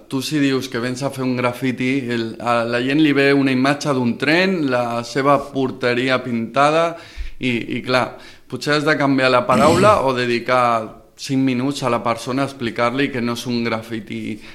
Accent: Barcelona, Catalonia, Spain; Jo vinc de Barcelona, allà és una jungla, és pitjor que aquí.

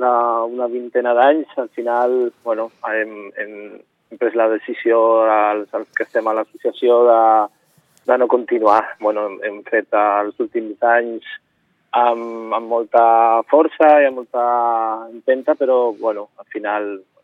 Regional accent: Catalonia, Spain; Nosaltres som catalans.

